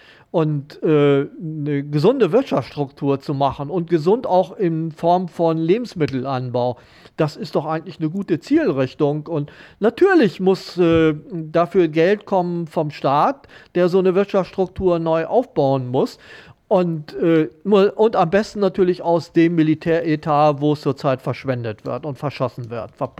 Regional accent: Soltau, Lower Saxony, Germany; ich habe es vorhin gerade gesagt, ich komme aus Soltau

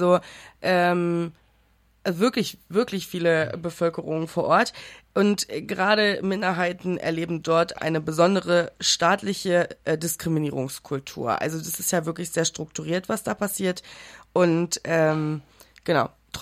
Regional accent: Iran; now in Germany; dass ich als Iranerin das nicht kenne

